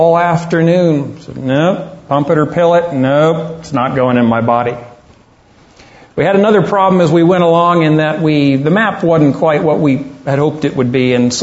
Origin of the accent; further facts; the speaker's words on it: Texas, United States; I grew up in Texas, and I had two brothers, still do.